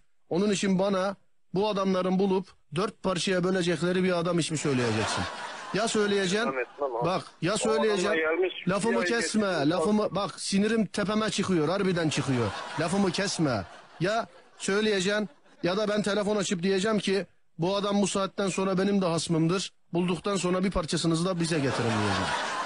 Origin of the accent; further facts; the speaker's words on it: Gaziantep, Turkey; Madem Anteplisin, biz de Antepliyiz.